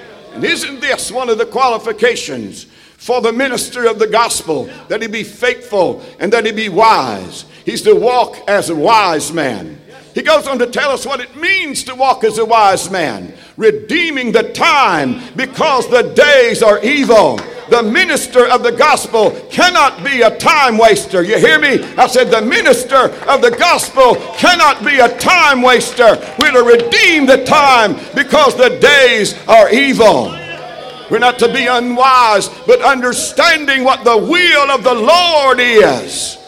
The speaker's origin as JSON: {"language": "English", "region": "Georgia", "country": "United States", "tie": "born or raised there", "said": "I was raised in Georgia, in Madison County, Georgia, in the farming area, rural area."}